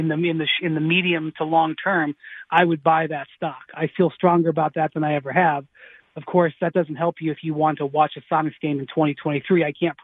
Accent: Cleveland, Ohio, United States; You know, I am from Cleveland. When I was 17 years old, the Cleveland Browns relocated to Baltimore.

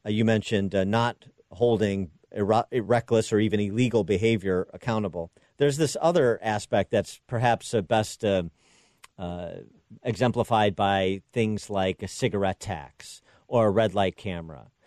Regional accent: Illinois, United States; Like I look at that in my home state of Illinois.

